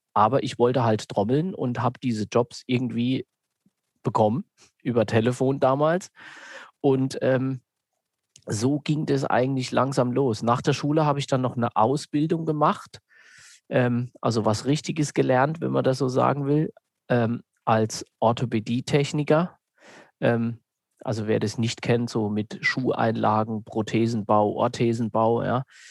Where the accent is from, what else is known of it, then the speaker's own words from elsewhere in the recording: Northern Germany, Germany; now in Mannheim, Germany; Als Nordlicht, relativ im Norden. Also ich bin eigentlich auch so ein typisches Landei.